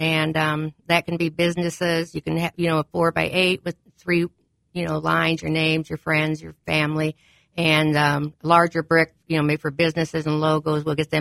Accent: Peoria, Illinois, United States; now in Mequon, United States; I came from Peoria but in 76, but I consider Mequon my hometown

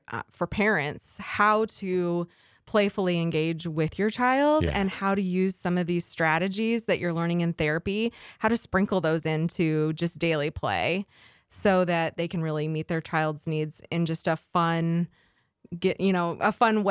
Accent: Knoxville, United States; I grew up in Knoxville, yeah. So my roots are here.

